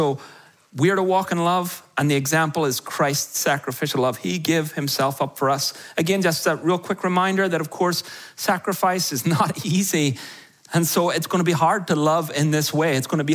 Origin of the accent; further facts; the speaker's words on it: Ireland; I grew up about 10 miles from a ski hill. Some of you should be going, how? Because I grew up in Ireland.